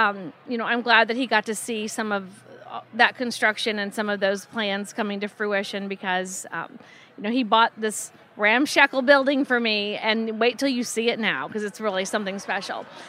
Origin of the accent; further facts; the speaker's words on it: Murphysboro, Illinois, United States; also born or lived in Dallas / Boston; So I grew up in Murfreesboro, Illinois. I went away to journalism school and really never looked back. I moved to Dallas very briefly and then Boston for a much longer period of time.